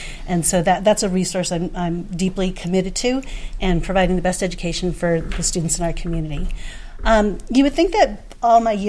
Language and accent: English; Bozeman, Montana, United States; I'm from Bozeman High. So since 1989, I've been in public education.